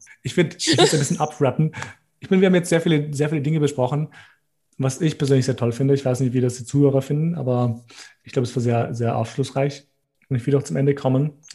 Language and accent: German; Gjakova, Kosovo; hey, ich bin aus Kosovo, aus Jakova